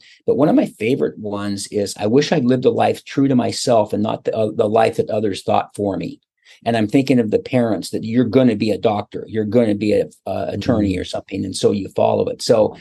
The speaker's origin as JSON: {"language": "English", "town": "Seattle", "region": "Washington", "country": "United States", "tie": "born or raised there", "said": "when I was growing up in Seattle, Washington, and I went to high school and I went to the University of Washington."}